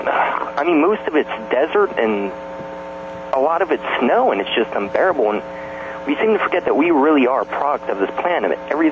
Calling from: Center, Pennsylvania, United States; from Center, Pennsylvania.

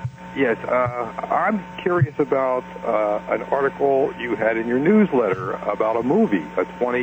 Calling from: Baltimore, Maryland, United States; from Baltimore, Maryland.

